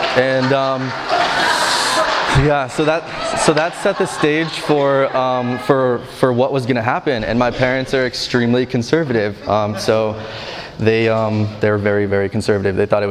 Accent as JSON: {"language": "English", "region": "New Jersey", "country": "United States", "tie": "born or raised there", "said": "I grew up in New Jersey, and ever since I was a young kid, I was quite sensitive."}